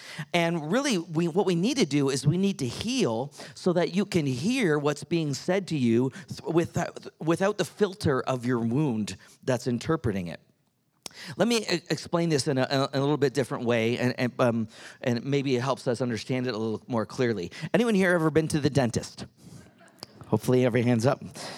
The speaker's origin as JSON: {"language": "English", "region": "Ontario", "country": "Canada", "moved": "yes", "lives_now": "Nashville, United States", "said": "Nashville, Tennessee area, and we're actually originally both Canadian, from not too far from Toronto, but we are American citizens now, and we love being in the U.S."}